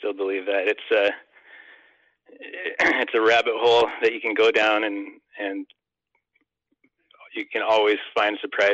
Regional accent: Sitka, Alaska, United States; I'm from Sitka. I was born in Sitka, and I was lucky to be born into an amazing family of artists.

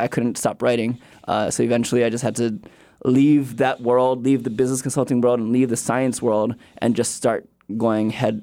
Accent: Hawaii, United States; growing up as a Hawaiian kid in Hawaii, going into the science and engineering field and studying nuclear physics

